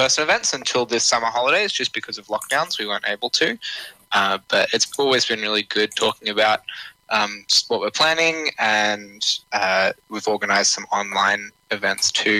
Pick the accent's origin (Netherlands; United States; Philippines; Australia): Australia; Ferny Creek, Victoria; I'm a student from Ferny Creek near Belgrove.